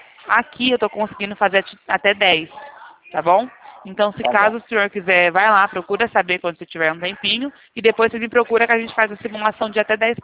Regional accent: Bebedouro, São Paulo, Brazil; Ó, estamos aqui no interior de São Paulo. Eu sou de Bebedouro, São Paulo.

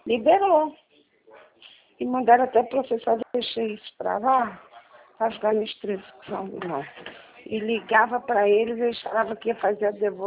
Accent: Rio de Janeiro, Brazil; sou do Rio.

